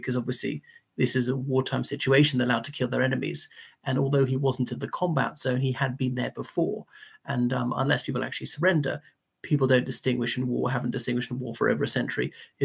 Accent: Ireland; from Ireland. Welcome back to my channel.

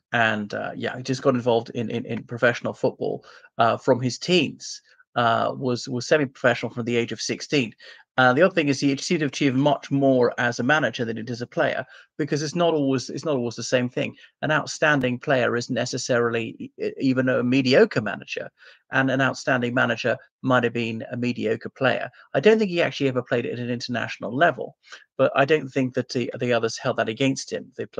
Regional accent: Ireland; from Ireland.

